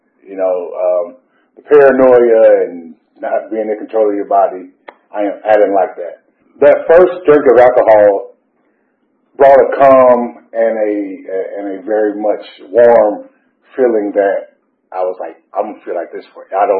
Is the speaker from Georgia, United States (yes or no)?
yes; Atlanta, Georgia, United States; I'm from Atlanta, only child